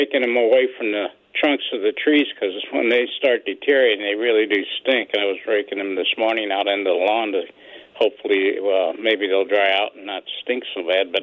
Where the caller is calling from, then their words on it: Missouri, United States; I'm from St. Charles County